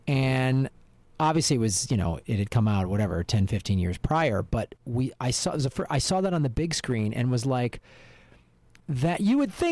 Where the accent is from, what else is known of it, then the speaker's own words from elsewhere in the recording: Chicago, Illinois, United States; I'm originally from Chicago.